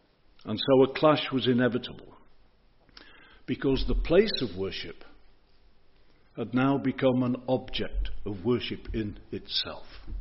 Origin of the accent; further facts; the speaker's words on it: Boston, East Midlands, United Kingdom; The town that I consider my hometown has the biggest parish church in the whole country. And it's ironically called the Stump. It's in Boston, in Lincolnshire.